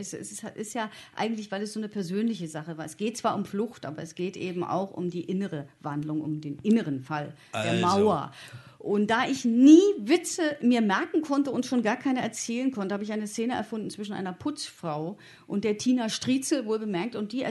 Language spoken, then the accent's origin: German; Moscow, Russia; Ich komme aus Moskau, aus der Hauptstadt.